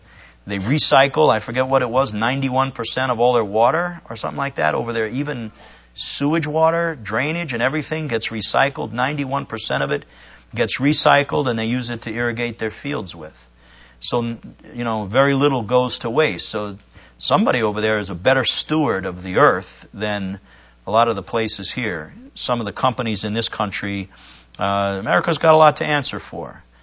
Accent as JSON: {"language": "English", "region": "Ohio River Valley", "country": "United States", "tie": "born or raised there", "also_born_or_lived": "Staten Island", "said": "I grew up in, I was born here in Staten Island, but I grew up in an industrial area along the Ohio River."}